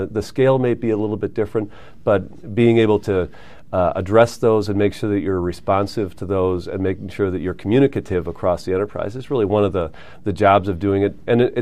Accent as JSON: {"language": "English", "town": "Milwaukee", "region": "Wisconsin", "country": "United States", "tie": "born or raised there", "said": "I've been a Milwaukee resident most of my life. I grew up, born and raised in Wisconsin, lived in Milwaukee most of my life, went to Marquette University, left town after college and went off to work in Washington, D.C. for a little while"}